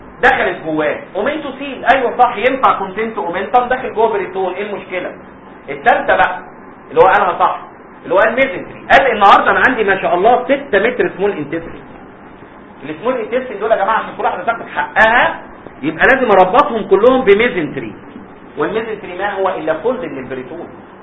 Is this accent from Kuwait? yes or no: no; Egypt; احنا عندنا في مصر مفيش حاجه بتبور